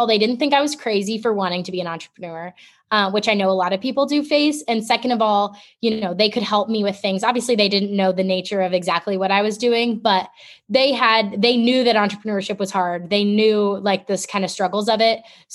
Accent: Dayton, Ohio, United States; So I grew up in Dayton and then moved to Salina, which is like a super small town, like 2 hours north of Cincy.

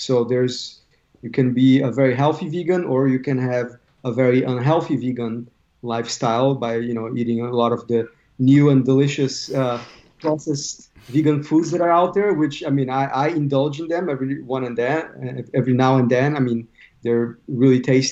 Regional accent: Brazil; moved away as an adult; growing up in Brazil as a child and as a teenager and young adult.

